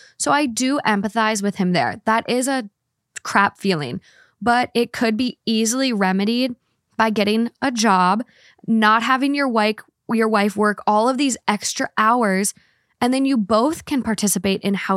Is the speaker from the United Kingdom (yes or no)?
yes; United Kingdom; So side note, I'm from the UK. So Ireland isn't as far as people think since it's not, since I'm not American.